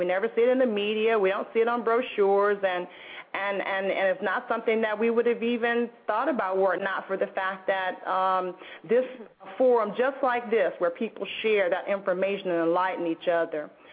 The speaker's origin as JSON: {"language": "English", "country": "United States", "said": "that is really something as an American I say, wow"}